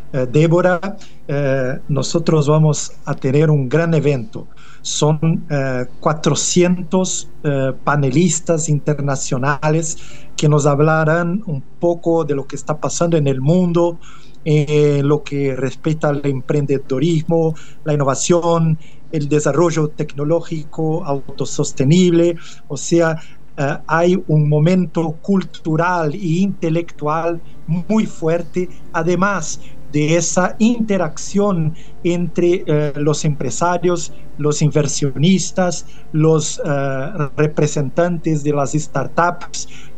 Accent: Brazil; Y en ese año somos los brasileños somos como algo en torno de la mitad.

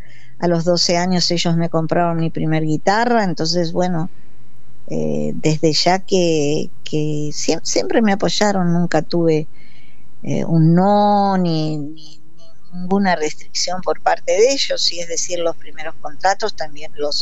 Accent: Paso del Rey, Buenos Aires Province, Argentina; Yo crecí en Paso del Rey y Hermosa, la verdad que mi infancia, mi adolescencia fueron muy lindas, las viví plenamente en Paso del Rey, porque era un pueblo sumamente tranquilo.

